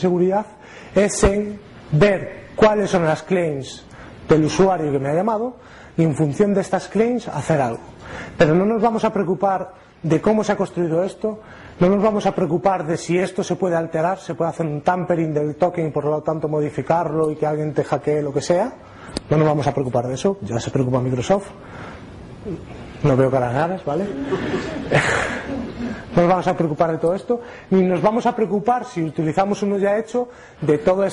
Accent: Galicia, Spain; Como buen gallego que soy.

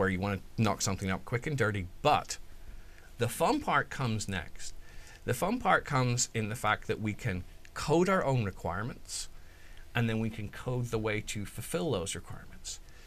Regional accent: United Kingdom; You have to remember, I'm British

